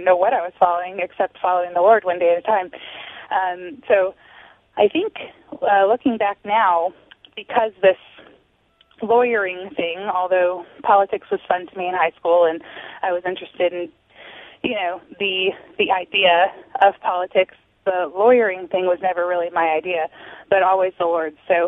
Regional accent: Gresham, Oregon, United States; I grew up in the city of Gresham. For my whole life, I grew up in Gresham.

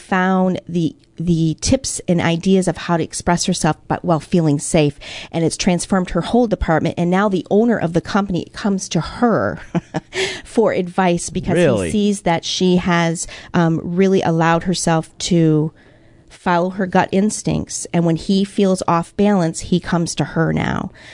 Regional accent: Midwest, United States; I'm from the Midwest, so I have some weird terminology I've heard.

